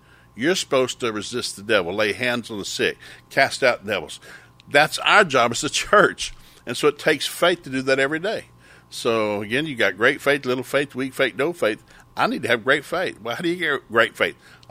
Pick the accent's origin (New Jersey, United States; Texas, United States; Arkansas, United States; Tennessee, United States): Tennessee, United States; When I grew up in East Tennessee, you had to graduate with a C average.